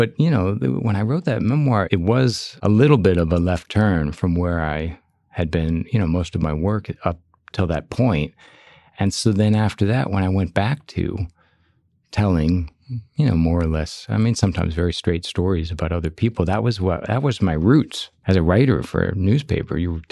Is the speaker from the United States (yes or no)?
yes; Chicago, Illinois, United States; when I was growing up in Chicago, we just called it sarcasm, you know, and then we grew up with Letterman